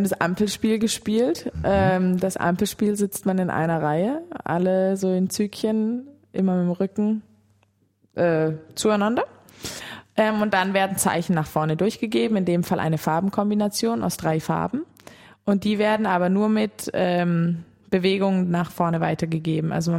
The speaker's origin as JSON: {"language": "German", "region": "South Germany", "country": "Germany", "said": "Also ich komme aus Süddeutschland"}